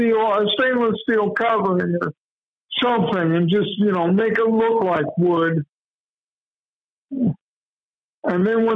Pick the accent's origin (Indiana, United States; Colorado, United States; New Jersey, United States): Indiana, United States; Muncie; they tried to burn a Catholic church in my hometown. And this is a big brick church that was built in the 1870s. And these assholes couldn't even get the fire lit. So, and the neighborhood around there, Muncie was famous